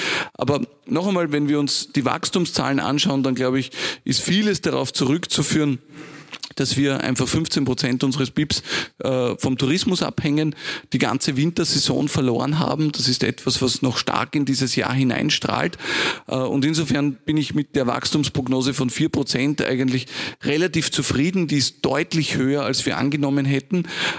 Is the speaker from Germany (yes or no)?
no; Vienna, Austria; also born or lived in Lower Austria; Ich bin jemand, der Gott sei Dank beides kennt, Stadt und Land. Ich bin in Wien und in Niederösterreich aufgewachsen.